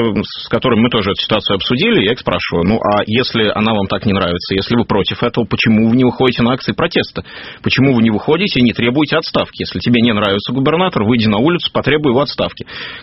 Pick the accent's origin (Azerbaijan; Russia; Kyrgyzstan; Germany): Russia; Saint Petersburg; мы же петербуржцы